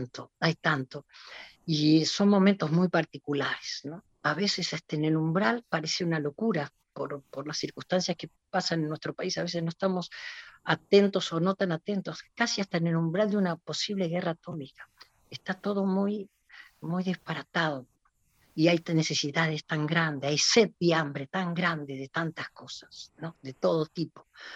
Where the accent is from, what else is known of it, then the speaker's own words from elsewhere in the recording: Flores, Buenos Aires, Argentina; also born or lived in Mercedes, Buenos Aires Province; Yo nací en Mercedes, provincia de Buenos Aires, pero vivía en Flores, y los fines de semana y los veranos los pasaba en mi pueblo, ¿no?